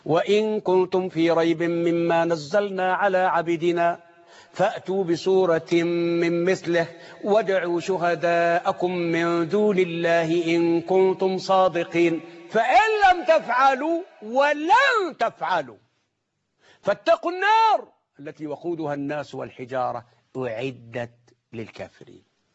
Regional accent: Egypt; أنا عاوز أنبه وأحذر من الذنوب اللي ملأت بقاع الأرض عندنا في مصر

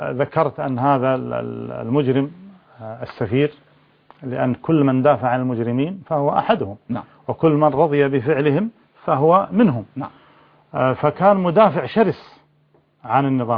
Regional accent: Kuwait; وهذا متعارف عليه طبعا عندنا في الكويت

